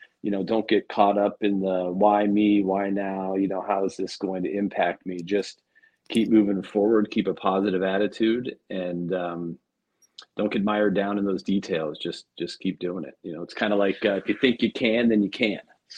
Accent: Pennsylvania, United States; Now we both my wife and I grew up in South North. Let's see, Northwest Pennsylvania, a little north of Pittsburgh, PA. So we've been down here since the 2000s.

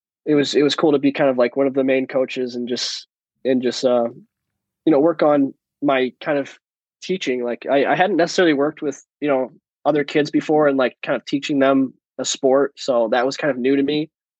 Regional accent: New Hampshire, United States; But I'm from Southern New Hampshire, so I get to be in a pretty good position to access Connecticut, Massachusetts, Vermont, Maine, Rhode Island.

